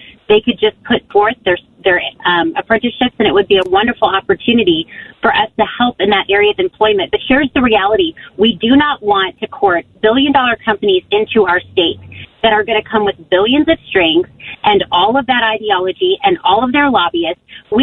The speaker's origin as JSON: {"language": "English", "region": "California", "country": "United States", "tie": "born or raised there", "said": "My dad served in the military and was stationed in California at many of those military bases. So I grew up in California."}